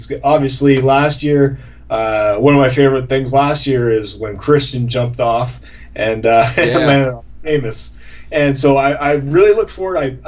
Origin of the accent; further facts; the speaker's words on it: Canada; I called him up because me as a Canadian, I like to have friendly rivalries back and forth